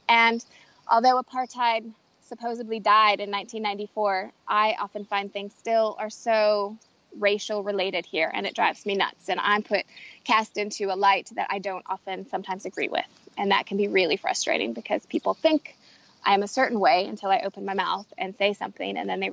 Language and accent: English; United States; now in Durban, South Africa; my husband is from South Africa and I'm from the United States. And we met living in Miami, Florida, which neither of us really ever felt like home.